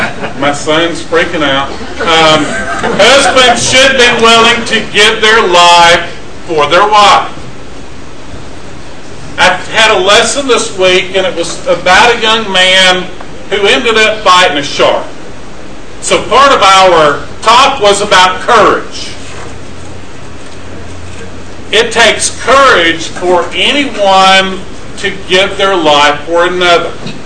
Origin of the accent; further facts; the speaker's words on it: Douglasville, Georgia, United States; from Douglasville, Georgia. I go to the Antioch congregation.